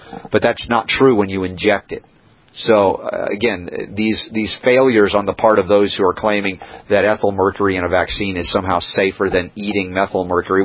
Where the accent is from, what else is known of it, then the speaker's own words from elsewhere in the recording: United States; because, you know, I'm an American through and through, and we Americans, we love our pizza.